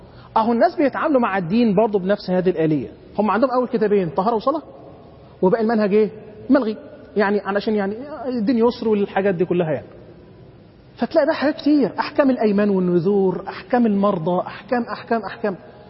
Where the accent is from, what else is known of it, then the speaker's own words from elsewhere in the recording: Egypt; احنا كمصريين غيرنا تاريخ الجواز اصلا